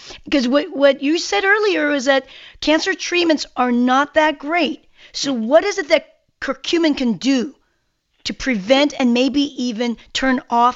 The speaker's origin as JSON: {"language": "English", "country": "South Korea", "said": "Yes, I'm Korean. I'm from Korea"}